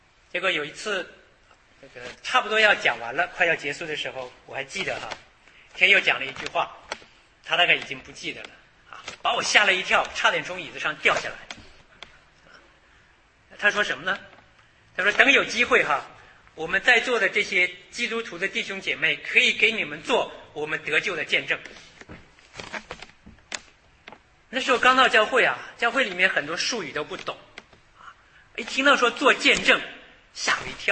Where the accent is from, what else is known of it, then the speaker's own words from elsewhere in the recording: Harbin, Heilongjiang, China; also born or lived in Changchun; 我是在东北土生土长，我生在在哈尔滨出生，然后一直到我的童年，我的小学中学都是在哈尔滨啊，这中间当然也跟父母插队下乡过两年。后来我上大学的时候是到长春的吉林大学念的本科